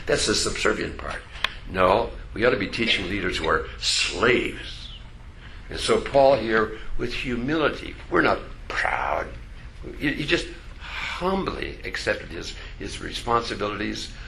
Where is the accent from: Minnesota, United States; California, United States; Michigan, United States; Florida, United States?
Minnesota, United States; Hinckley; I come from Hinckley, Minnesota, where men are men and pansies are flowers, the women are slightly above average, and I just don't cry.